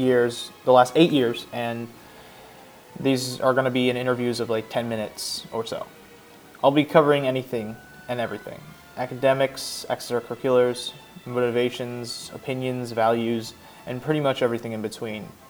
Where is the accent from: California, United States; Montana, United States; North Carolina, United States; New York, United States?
California, United States; I was raised in California, so I face a drastic difference in culture right off the bat, coming to EA and Pennsylvania.